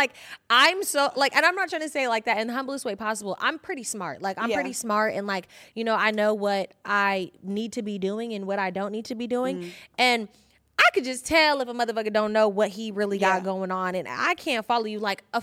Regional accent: California, United States; Maybe it's because I'm from the Bay.

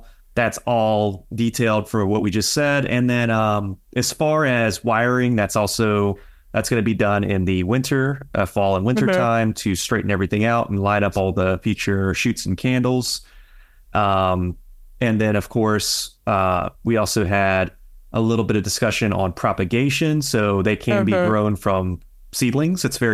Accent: Louisiana, United States; I'm from Louisiana. I've been doing bonsai my whole life here.

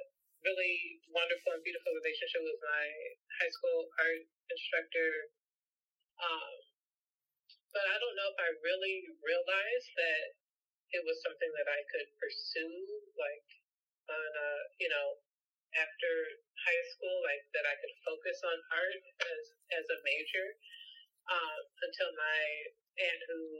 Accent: Kewanee, Illinois, United States; also born or lived in Los Angeles; now in Chicago, United States; I'm from a little small town in Illinois, Kewanee, Illinois. So I'm not from Chicago, but I've been here for 30 years.

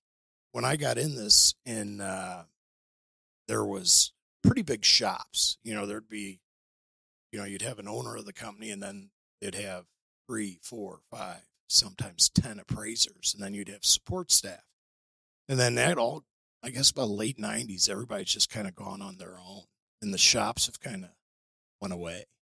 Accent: Afton, Missouri, United States; I grew up in Afton, went to CBC High School, went to college at Benedictine

